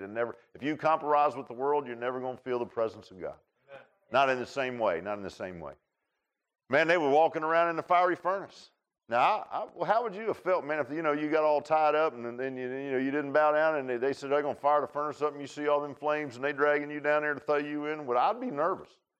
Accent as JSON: {"language": "English", "town": "Virginia Beach", "region": "Virginia", "country": "United States", "tie": "born or raised there", "said": "and I grew up in Virginia Beach. Now, we didn't have whippoorwills in Virginia Beach."}